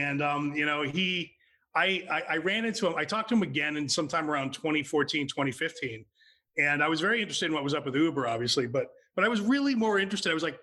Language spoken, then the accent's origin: English; New Hampshire, United States; I grew up in New Hampshire, so kind of in the woods.